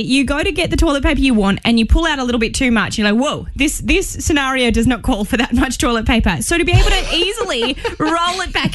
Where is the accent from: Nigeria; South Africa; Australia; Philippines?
Australia; Well, most Australians, we've got a bit of European descent.